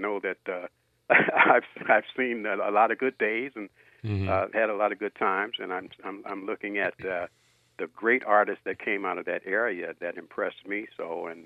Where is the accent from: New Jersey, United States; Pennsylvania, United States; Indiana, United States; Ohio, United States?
Indiana, United States; East Chicago; Actually, I'm from East Chicago Roosevelt. Oh. I grew up in East Chicago Roosevelt.